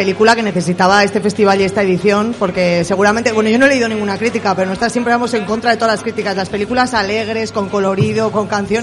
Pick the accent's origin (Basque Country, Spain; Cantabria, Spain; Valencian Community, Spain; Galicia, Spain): Basque Country, Spain; San Sebastián; somos vascos, somos donostiarras, podemos con eso y con mucho más.